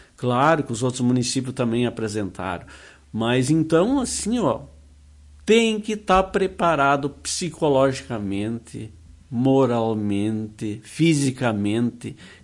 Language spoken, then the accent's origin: Portuguese; Barracão, Rio Grande do Sul, Brazil; born there; eu moro aqui, eu nasci em Barracão, mas pertencia para Lagoa Vermelha.